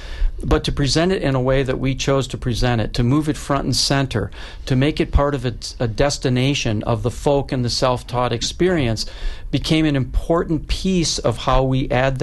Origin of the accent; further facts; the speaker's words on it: Green Bay, Wisconsin, United States; now in Milwaukee, United States; even though I grew up in Green Bay, most of my career was away.